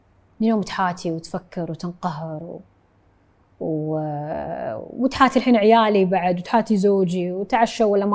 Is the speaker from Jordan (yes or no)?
no; Kuwait; هاي بيتي، هاي أرضي، هاي وطني، هاي ديرتي، هاي بلادي، ذكرياتي، حياتي، مكان ميلادي، فيها عشت وفيها بموت إن شاء الله واندفن يعني